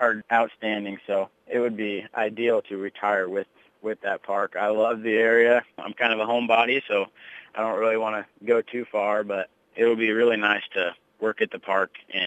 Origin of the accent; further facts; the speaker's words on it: Wellman, Iowa, United States; I'm from Wellman, Iowa. I went to Mid Prairie High School.